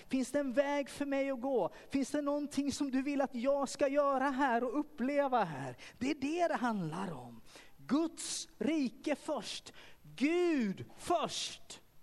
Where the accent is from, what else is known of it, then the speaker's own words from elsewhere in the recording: Kalmar, Kalmar County, Sweden; När jag växte upp, det är ju väldigt, väldigt länge sedan. Då var vi ute och sjöng och spelade. Jag var från Kalmar.